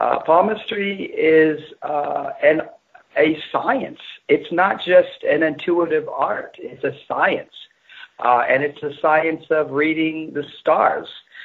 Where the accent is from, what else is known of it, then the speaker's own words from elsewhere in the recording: New York, United States; because I grew up in New York, and actually there's so many of those types of gypsy-type palmists and astrologers, tarot readers and crystal ball readers.